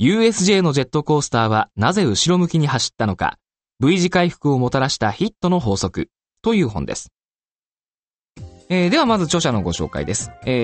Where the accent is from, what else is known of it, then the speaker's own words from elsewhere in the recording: Saitama, Japan; born there; now in Tokyo, Japan; 僕、埼玉生まれ、さらに東京とかでねよく暮らしているので